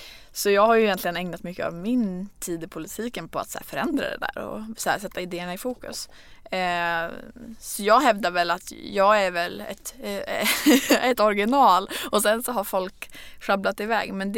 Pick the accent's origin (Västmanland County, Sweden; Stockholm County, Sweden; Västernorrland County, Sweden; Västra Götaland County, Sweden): Västernorrland County, Sweden; Örnsköldsvik; jag är uppvuxen i Örnsköldsvik